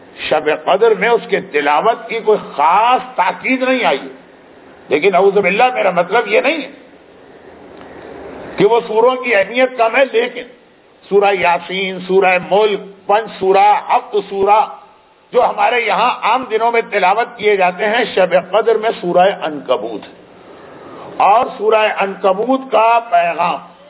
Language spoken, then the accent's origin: Urdu; Karachi, Sindh, Pakistan; میں کراچی کے جس علاقے میں میرا بچپنا گزرا، میرا لڑکپن گزرا، جوانی آئی، اب تو بڑھاپے کی منزلیں ہیں